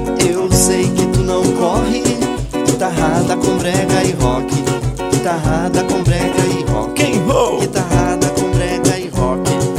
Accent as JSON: {"language": "Portuguese", "region": "Viseu", "country": "Portugal", "tie": "born there", "said": "eu nasci lá em Viseu, eu sou viseuense, então ali na parte de Bragança, tudo que tem, assim, muita coisa cultural."}